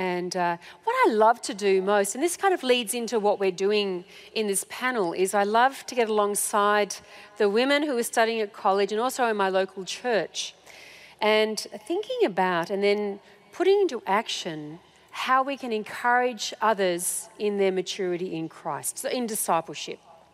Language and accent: English; Sydney, New South Wales, Australia; Anyway, I'm from Sydney, Australia.